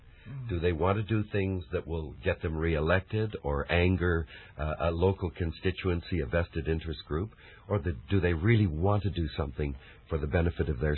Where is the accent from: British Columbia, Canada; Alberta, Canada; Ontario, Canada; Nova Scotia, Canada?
British Columbia, Canada; Vancouver; I was born in Vancouver in 1936. When I was a boy in Vancouver, we could fish right off Spanish banks in the middle of the city for halibut.